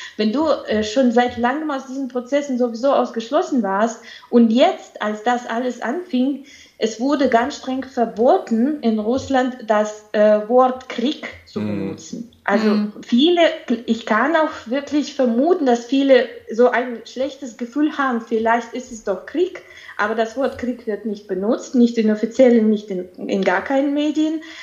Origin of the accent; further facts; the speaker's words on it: Belarus; German is a second language; Also ich komme aus Belarus sozusagen